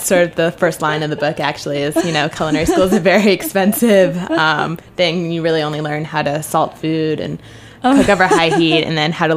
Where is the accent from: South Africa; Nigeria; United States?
United States; New York City, New York; I'm from New York City, actually, born and raised. So, and I was living in New York to begin with, so that was sort of the easiest place to begin my adventure right at home.